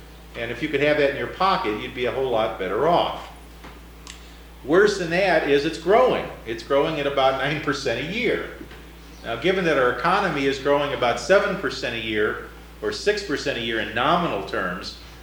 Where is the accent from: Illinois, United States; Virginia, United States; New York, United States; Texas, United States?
Illinois, United States; now in California, United States; back in the Midwest, where I grew up in Illinois.